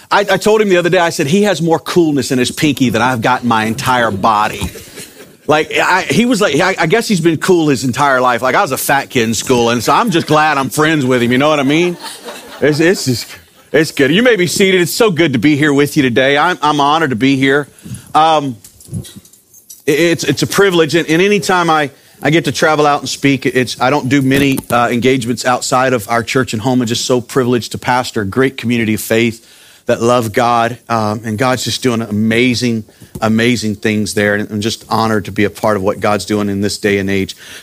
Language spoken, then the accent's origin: English; Baton Rouge, Louisiana, United States; now in Houma, United States; I pastor the Life Church in Houma, Louisiana. I'm originally from Baton Rouge, and I love the 225, so I'm glad to be home.